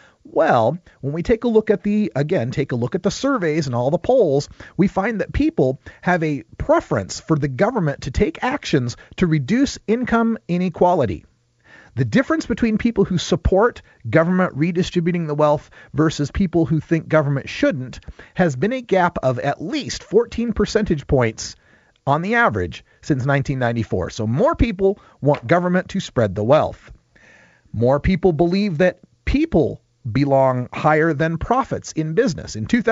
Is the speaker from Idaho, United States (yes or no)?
yes; Boise, Idaho, United States; So I'd like to let you know that my hometown alma mater, number 10 ranked in the country, Boise State Broncos, are leading their game at halftime 28-0.